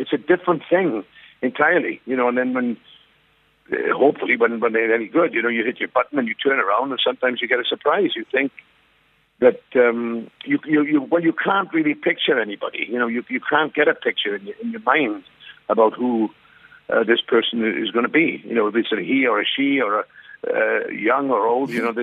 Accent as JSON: {"language": "English", "region": "Wales", "country": "United Kingdom", "said": "I know, I'm Welsh. It's the same thing in Wales."}